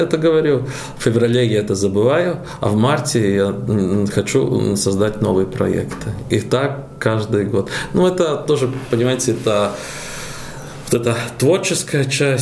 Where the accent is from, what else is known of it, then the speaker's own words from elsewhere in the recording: Aleppo, Aleppo Governorate, Syria; now in Latvia; мы, конечно, оба из Алеппо, но бываем и 3 раза, и 4 раза в неделю в Риге